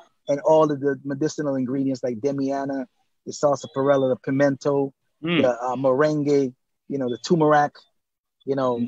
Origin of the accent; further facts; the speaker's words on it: Kingston, Jamaica; I'm originally from Kingston and Barbican, but my grandparents are from Montego Bay